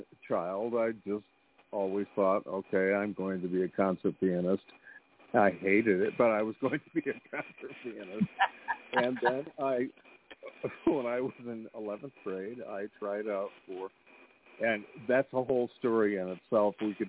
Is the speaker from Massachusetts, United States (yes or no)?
no; Gloversville, New York, United States; I'm originally from a small town in the Adirondacks in New York called Gloversville. When I graduated from high school, I moved to Albany.